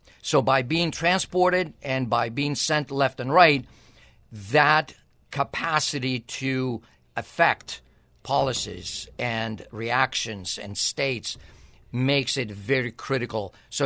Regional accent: Greece; I'm as you know, I'm Greek, but very American. I'm American

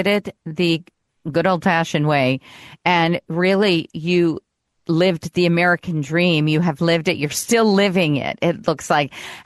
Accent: São Paulo, Brazil; I grew up in Sao Paulo, Brazil, back in the 70s when, you know, there were a lot of poor people.

